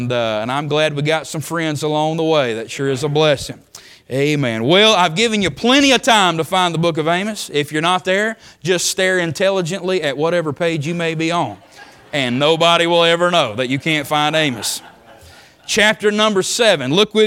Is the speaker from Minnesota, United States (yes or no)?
no; Georgia, United States; now in North Carolina, United States; Now, I'm originally from Georgia, so y'all just have to pray for me.